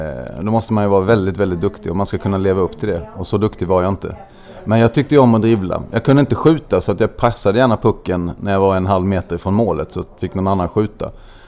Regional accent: Småland, Sweden; also born or lived in Malmö; Ja, men jag blev smålänning väldigt snabbt när vi flyttade upp från Malmö när jag var i 6-årsåldern. Då var det inte så bra att prata bredskånska, så då pratade man småländska ganska omgående.

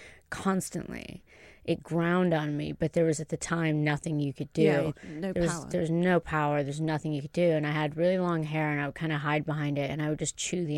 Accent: Tuscany, Italy; I grew up in Tuscany in a Duke's estate, so suck it.

